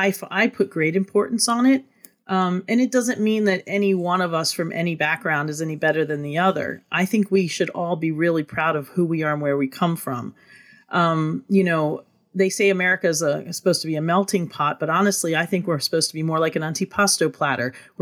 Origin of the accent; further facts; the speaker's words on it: Italy; We're from Italy, but we have different traditions